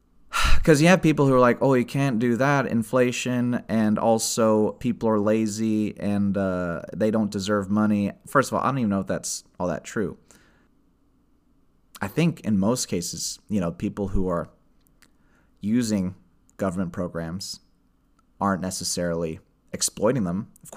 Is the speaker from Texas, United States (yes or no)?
yes; Austin, Texas, United States; because it shot in my hometown of Austin, and my mom didn't know that I booked it.